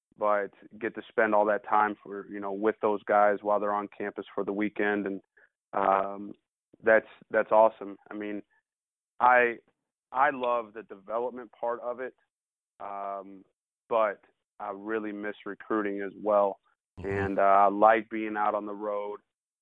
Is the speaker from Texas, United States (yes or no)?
no; Kentucky, United States; obviously growing up in Kentucky and our relationship starting when you were at the University of Kentucky